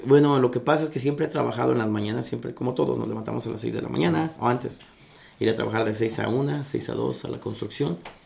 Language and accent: Spanish; Mexico City, Mexico; now in Kingston; soy de la Ciudad de México. Vine aquí desde hace cerca de 27 años. Vivo en... los últimos 25 los he pasado en Kingston.